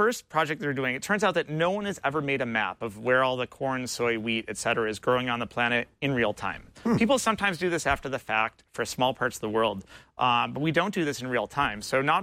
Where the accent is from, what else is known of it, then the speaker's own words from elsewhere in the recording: Buffalo, New York, United States; I grew up in Buffalo, then came to Stanford and studied philosophy